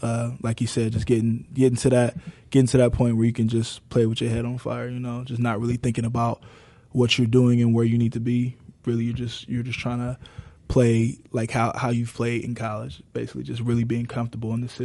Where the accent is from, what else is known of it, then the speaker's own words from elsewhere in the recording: Midwest, United States; now in Jacksonville, United States; It's way better than the Midwest. I grew up in the Midwest my whole life.